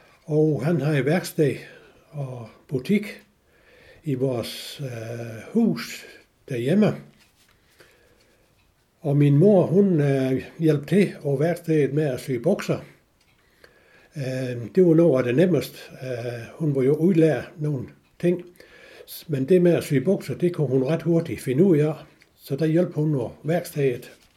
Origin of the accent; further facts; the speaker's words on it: Tobel, Region of Southern Denmark, Denmark; Født og opvokset i Tobel. Det er sådan en lille landsby, der ligger imellem Brørup og Ribe.